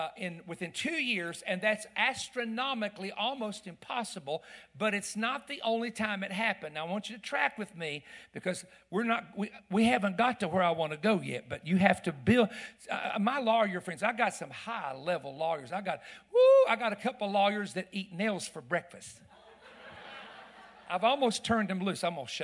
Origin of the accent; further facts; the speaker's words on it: Appalachia, United States; I happen to be glad I'm a hillbilly from the Appalachian Mountains.